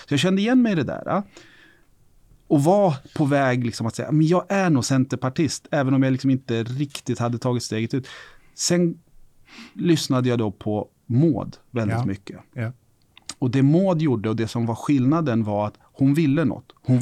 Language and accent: Swedish; Stockholm, Stockholm County, Sweden; jag är ju född och uppvuxen i Vårbygård i Stockholm. Miljonprogram, betongförort, utanförskapsområde.